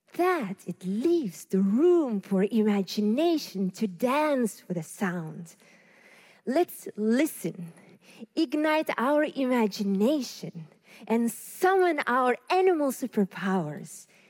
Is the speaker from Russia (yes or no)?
yes; Sakha Republic, Russia; now in abroad; I'm from the Republic of Saha Yakutia in Arctic Siberia, the most cold settled place on Earth